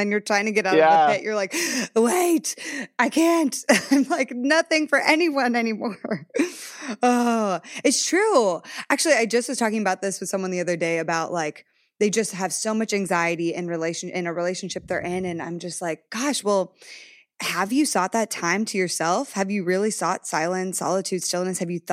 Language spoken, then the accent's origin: English; Ontario, Canada; born there; I was born outside of Toronto. So all my distant relatives are Canadian. When I go back, I just immediately pick up the accent